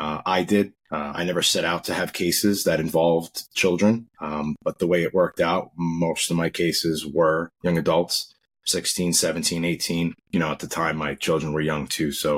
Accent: Long Island, New York, United States; also born or lived in Rego Park, Queens; I grew up in Long Island, New York. Started out as a baby in Rego Park, Queens. And my family moved out to Long Island when I was very young. So most of my major part of my life was in Long Island.

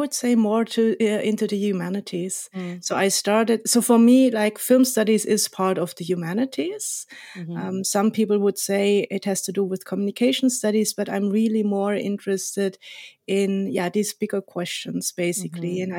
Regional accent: South Germany, Germany; So I grew up in the south of Germany.

